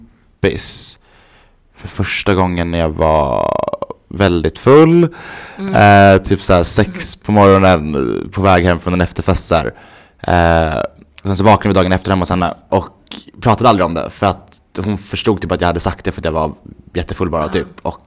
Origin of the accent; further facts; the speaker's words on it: Gävle, Gävleborg County, Sweden; Jag är uppvuxen i Gävle.